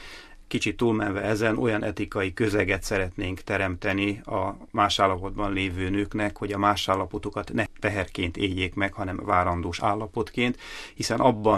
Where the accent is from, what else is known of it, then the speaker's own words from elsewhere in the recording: Hungary; Nekem, mint magyar szakembernek az volt a feladatom, hogy a magyarországi szakemberképzést, a szülésznőgyógyász képzést tekintsem át